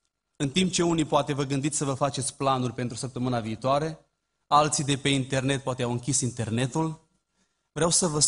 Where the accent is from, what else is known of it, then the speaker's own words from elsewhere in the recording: Romania; noi, ca români